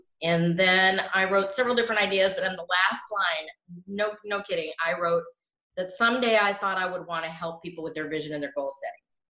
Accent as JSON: {"language": "English", "town": "Denver", "region": "Colorado", "country": "United States", "tie": "born or raised there", "lives_now": "Arizona, United States", "said": "So I am from Denver originally, now live in Arizona, as you know. I grew up there."}